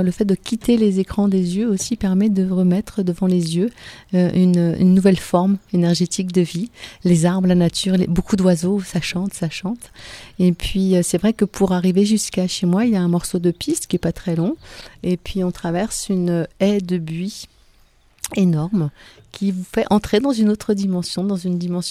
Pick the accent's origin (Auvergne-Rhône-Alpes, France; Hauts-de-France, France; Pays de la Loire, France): Auvergne-Rhône-Alpes, France; Moi je viens de la Savoie